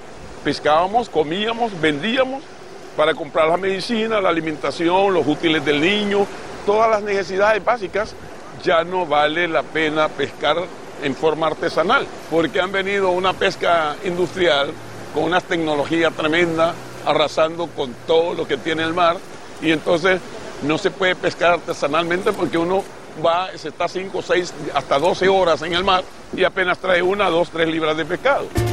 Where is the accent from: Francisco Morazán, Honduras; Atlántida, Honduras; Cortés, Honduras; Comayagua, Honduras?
Atlántida, Honduras; Triunfo de la Cruz; Aquí en Honduras, aquí en mi pueblo, voy a poner como ejemplo el Triunfo de la Cruz